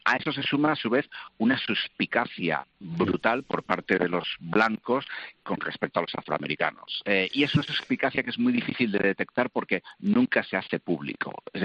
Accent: Spain; yo legalmente soy hispano porque soy español

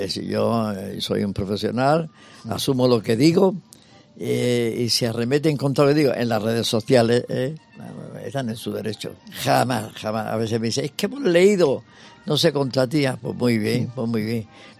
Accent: Granada, Andalusia, Spain; vuelvo a mi tierra, porque claro, yo soy andaluz.

